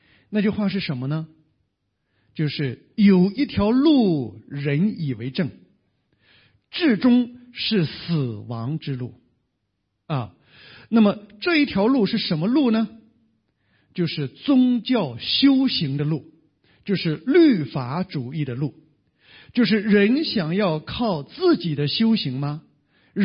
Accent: China; 所以我们中国人是彻头彻尾的，就是儒家思想里边是科学家，对吧？

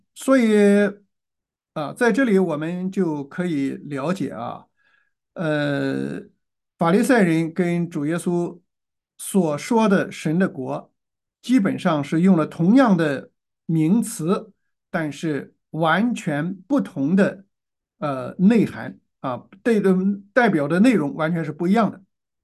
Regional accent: China; 所以，这个对于我们中国人啊，对于天和神啊

